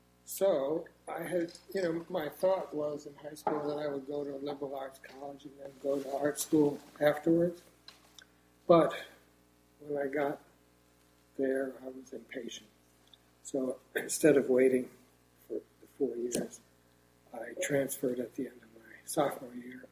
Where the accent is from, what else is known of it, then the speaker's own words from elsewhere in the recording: Connecticut, United States; also born or lived in Scarsdale, New York; I was born in Scarsdale, New York, not far from Manhattan. My father always worked, commuted into the city. When I was a little older, we moved farther from the city to Connecticut. And so I grew up from, say, fifth grade on in Connecticut.